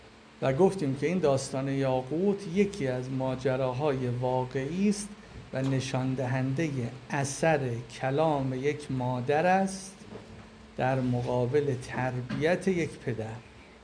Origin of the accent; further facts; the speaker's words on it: Iran; ما ایرانیم جلتر بریم